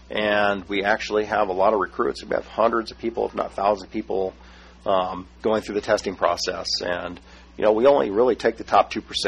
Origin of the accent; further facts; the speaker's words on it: Washington, United States; You know, I come from Washington State. You know, I worked up there 11 years